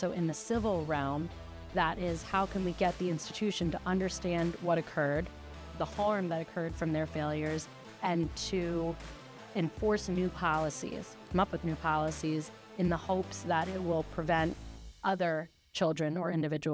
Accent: Mount Laurel, New Jersey, United States; I grew up in Mount Laurel, New Jersey, so like South Jersey.

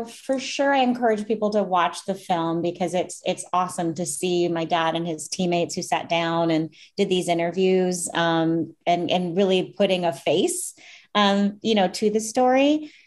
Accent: Minneapolis, Minnesota, United States; what it was like for me to be … growing up in Minneapolis

